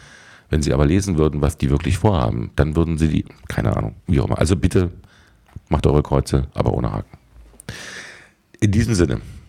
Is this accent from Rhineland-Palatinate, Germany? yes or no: no; Berlin, Germany; Als Berliner würde ich sagen